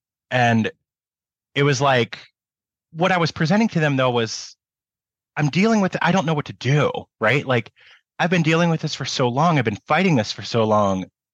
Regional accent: Prince George, British Columbia, Canada; I was from Prince George.

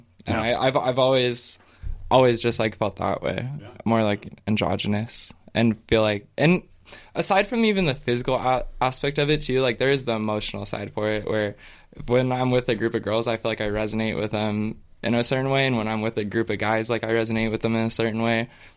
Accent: Wyoming, United States; Yeah. I was born in Wyoming in like a pretty small town.

